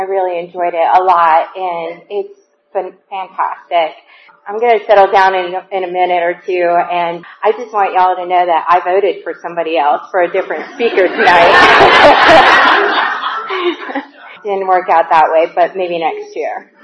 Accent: Puerto Rico; born there; I was born in Puerto Rico.

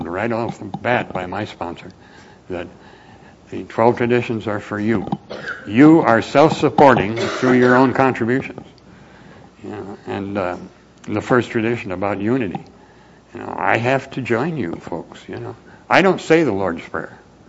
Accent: Minnesota, United States; born there; And I was born in Minnesota.

